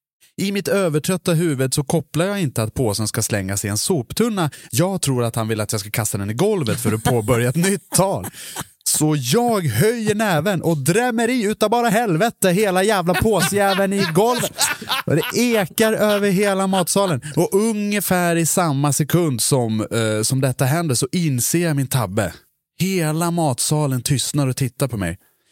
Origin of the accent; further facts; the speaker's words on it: Dalarna County, Sweden; Det är liksom som mitt älskade Gotland. Jag är ju inte ens därifrån. Jag pratar inte gotländska. Jag bryr mig inte. Jag kommer från Dalarna. Jag pratar inte ens dalmål heller.